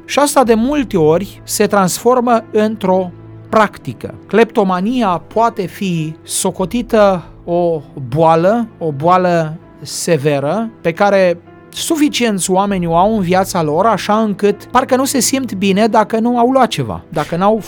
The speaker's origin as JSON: {"language": "Romanian", "country": "Romania", "said": "Noi ca și români suntem o națiune pricepută, cu simț practic al lucrurilor și suntem în stare de lucruri bune."}